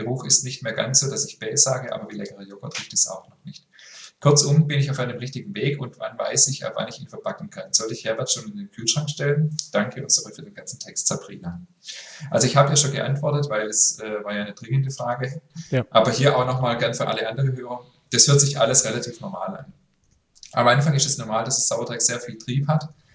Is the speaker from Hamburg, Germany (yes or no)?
no; Berlin, Germany; now in Düsseldorf, Germany